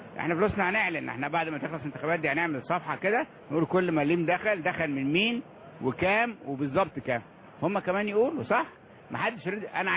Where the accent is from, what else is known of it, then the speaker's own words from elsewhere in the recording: Egypt; احنا مصريين